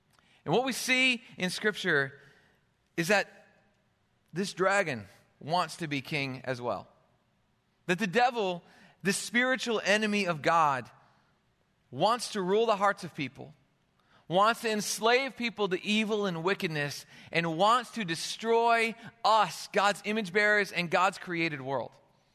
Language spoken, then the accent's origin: English; Michigan, United States; accent: Michigan; I'm a Michigan boy, and so it's very hard for me not to say dragon. That's my natural accent